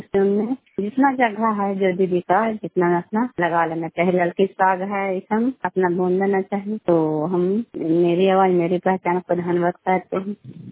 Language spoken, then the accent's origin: Hindi; Bihar, India; घर कल्याण वाली गलसी पंचायत खान छाने जिला नालंदा का निवासी हूँ।